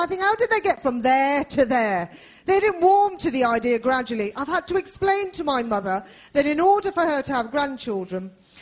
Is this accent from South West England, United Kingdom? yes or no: no; Birmingham, West Midlands, United Kingdom; When I was growing up in Birmingham, I saw graffiti once in big letters.